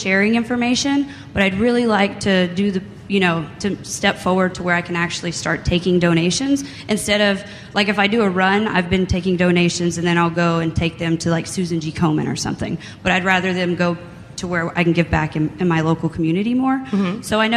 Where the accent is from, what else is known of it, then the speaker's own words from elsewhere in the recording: Austin, Texas, United States; I'm from Austin as well. I'm studying in San Marcos at Texas State University and Graduate School for Communication Design.